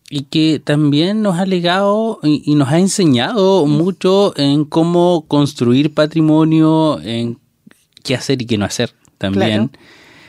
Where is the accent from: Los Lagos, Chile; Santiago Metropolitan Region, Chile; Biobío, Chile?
Biobío, Chile; Tomé; Yo no soy de Concepción, yo no soy penquista, jamás me he identificado como penquista, yo soy tomecino.